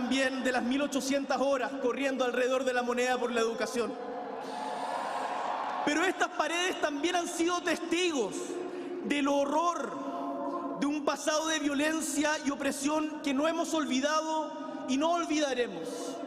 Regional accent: Magallanes, Chile; Las caras de las zonas más aisladas de nuestro país, como el Magallanes, de donde vengo.

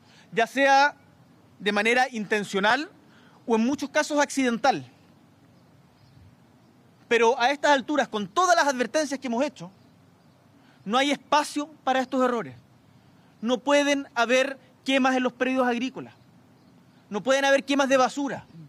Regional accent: Chile; Acá somos todos chilenos y eso es lo que vale.

